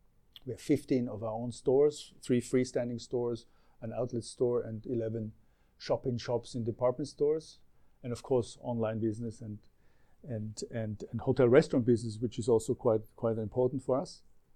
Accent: Tyrol, Austria; I'm come originally from Austria, from the mountains of Tyrol.

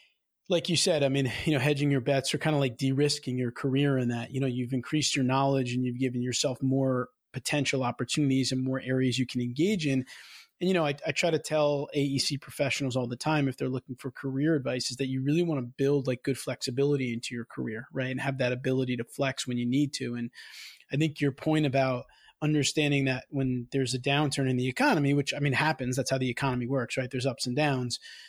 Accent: New York, United States; I mean, I'm from New York, grew up in New York, and I've been to Alaska

